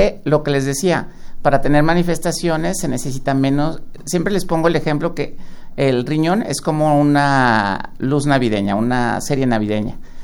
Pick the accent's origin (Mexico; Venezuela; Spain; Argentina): Mexico; una población de riesgo como somos el pueblo mexicano.